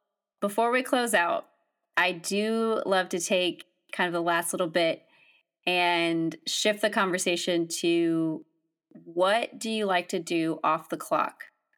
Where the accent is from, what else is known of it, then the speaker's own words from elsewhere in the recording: Deep South, United States; Well, see, I grew up in the Deep South, so like hunting is just.